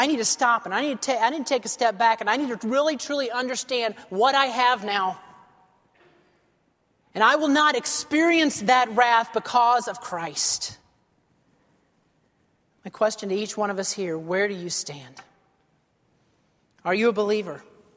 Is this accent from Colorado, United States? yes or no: no; Alabama, United States; But, you know, I grew up in Alabama, and I won some kind of an award when I was in high school.